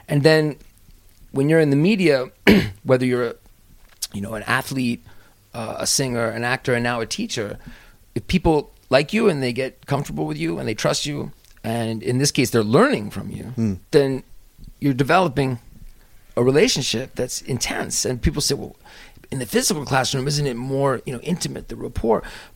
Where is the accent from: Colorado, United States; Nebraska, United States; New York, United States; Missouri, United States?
Missouri, United States; St. Louis; moved away as an adult; also born or lived in Boston; I was born in Boston and lived there till I was 8 years old. Then my family, my parents, their jobs changed. We moved to St. Louis. Mm-hmm. So I pretty much feel like I grew up in St. Louis, like my hometown is St. Louis.